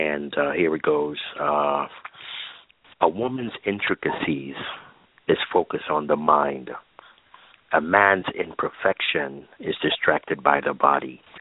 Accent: Brooklyn, New York, United States; I grew up in the Caribbean here in New York, Brooklyn kid, I should say

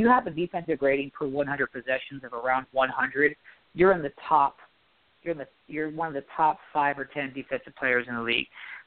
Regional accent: New York, United States; So growing up in New York, playing, watching the Knicks, you know that this fan base is starved for a championship.

